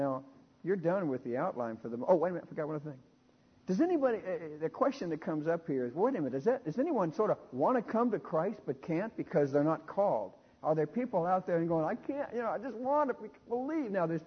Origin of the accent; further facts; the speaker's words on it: Dallas, Texas, United States; I grew up in Dallas, Texas. We had the best street, you know, where cars couldn't get on our street.